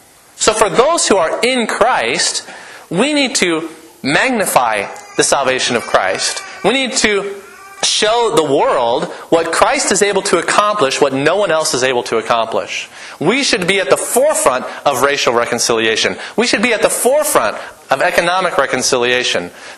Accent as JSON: {"language": "English", "town": "Lincoln", "region": "Nebraska", "country": "United States", "tie": "born or raised there", "also_born_or_lived": "Wyoming", "said": "I grew up in Lincoln. I'm a city slicker."}